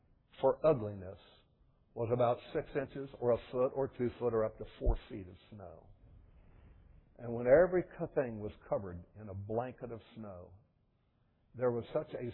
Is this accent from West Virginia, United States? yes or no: yes; Shenstone, West Virginia, United States; Even in the metropolis of Shenstone, West Virginia, my hometown, going down Pike Street, the Grand Boulevard, the Great White Way.